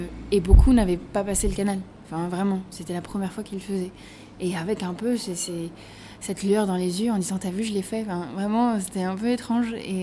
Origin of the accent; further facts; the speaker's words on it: France; now in Brussels, Belgium; j'ai 27 ans, je suis française d'origine, ça fait 2 ans et demi maintenant que je suis bruxelloise.